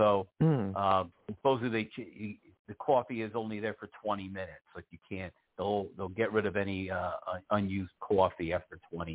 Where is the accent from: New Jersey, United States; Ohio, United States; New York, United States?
New Jersey, United States; Livingston; Yeah, yep. I grew up in Livingston, you know.